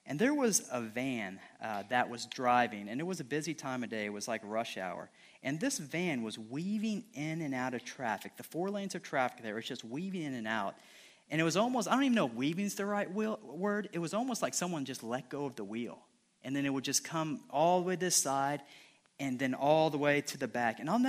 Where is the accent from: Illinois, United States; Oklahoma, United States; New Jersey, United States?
Illinois, United States; Rantoul; I'm from Rantoul, Illinois, as a group of friends from Rantoul.